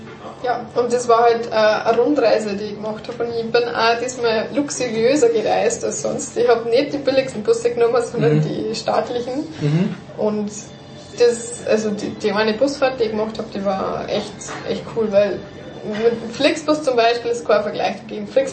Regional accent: Morocco; Weil um als Marokkaner ein Visum für Europa zu kriegen, muss man sich schon halber da auf den Kopf stellen.

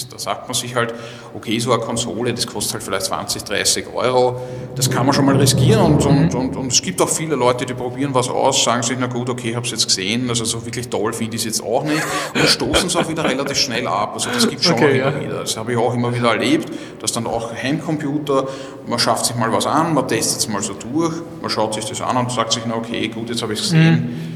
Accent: Vienna, Austria; Ich bin ja Wiener, ich würde natürlich auch liebend gerne was in Wien machen

